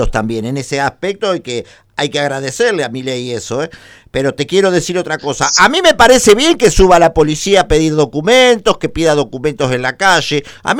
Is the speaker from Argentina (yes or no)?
yes; Argentina; los argentinos somos gataflora